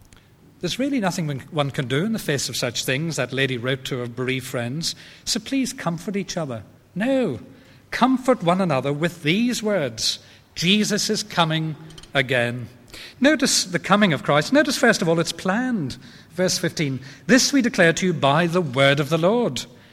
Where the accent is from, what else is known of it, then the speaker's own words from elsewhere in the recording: Belfast, Northern Ireland, United Kingdom; There was a cinema in Belfast where I was brought up in the Lisburn Road, the Regal Cinema